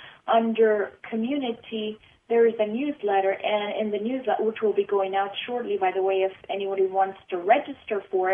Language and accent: English; Spain; English is a second language; now in United States; For example, I'm originally from Spain, so I know that we have different banks there